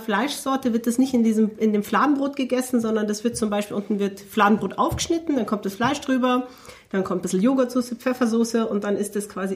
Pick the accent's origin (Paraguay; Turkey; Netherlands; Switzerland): Turkey; Also, ich bin Türkin und ich habe einen deutschen Pass. Okay. Aber ich bin weder türkisch-deutsch noch deutsch-türkisch, also...